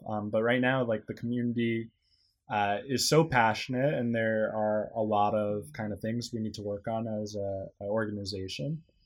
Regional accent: United States; I've had to show my U.S. passport or ID to prove that I'm an American.

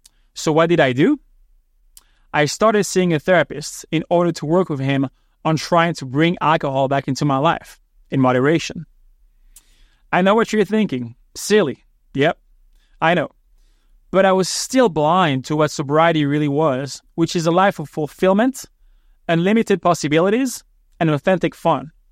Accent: Martinique; also born or lived in Florida, United States; I was born in Florida, but I grew up in the Caribbean, on the French island of Martinique.

